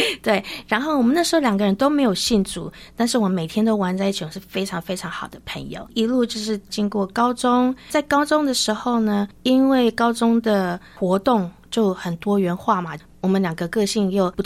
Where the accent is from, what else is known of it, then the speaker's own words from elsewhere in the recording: China; 学校现在只有我一个中国人。